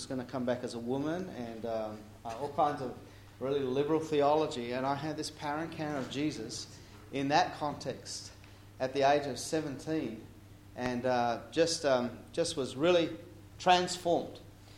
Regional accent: Papua New Guinea; I grew up in Papua New Guinea. Mum and dad were missionaries.

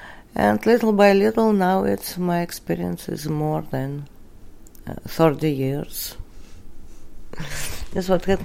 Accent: Moscow, Russia; English is a second language; moved away as an adult; now in United States; We came here in the United States as a political refugee. I was born in Russia. I grew up in Moscow.

